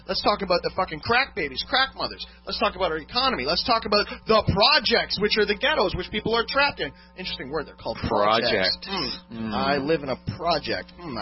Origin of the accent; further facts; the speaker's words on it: Canada; Oh, wait. I'm Canadian.